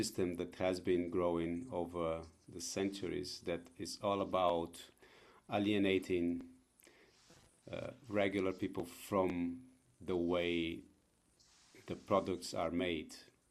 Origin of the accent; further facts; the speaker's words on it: Brazil; I'm coming from Brazil, and my base, my work base and my heart here in Brazil is in the region of the Atlantic Forest.